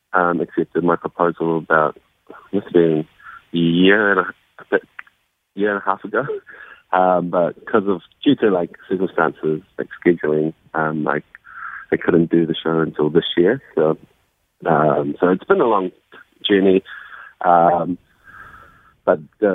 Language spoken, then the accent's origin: English; Nelson, New Zealand; also born or lived in Porirua; now in Wellington, New Zealand; So I was born in Porirua, and then I grew up in Nelson, Mr. Nelson. There aren't many Samoans in Nelson